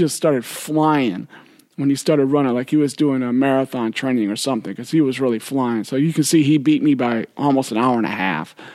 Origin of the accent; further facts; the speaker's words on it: Davenport, Iowa, United States; as someone growing up in Davenport, I do feel connected to Rock Island and Moline, Illinois, for example, because we all think of ourselves as part of the Quad Cities